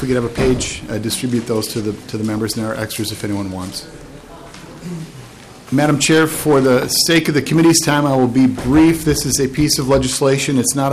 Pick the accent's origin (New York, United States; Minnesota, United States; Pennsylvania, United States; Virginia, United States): Minnesota, United States; Stacy; That's where I grew up, in Chisago County. Stacy is my hometown.